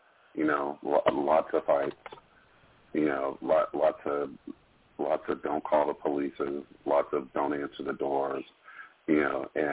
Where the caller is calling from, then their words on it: California, United States; I'm calling from California.